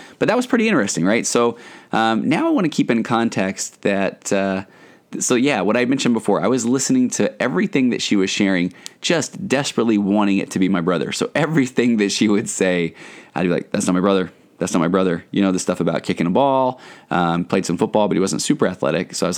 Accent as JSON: {"language": "English", "region": "Utah", "country": "United States", "tie": "born or raised there", "said": "I grew up in Utah, and had come out"}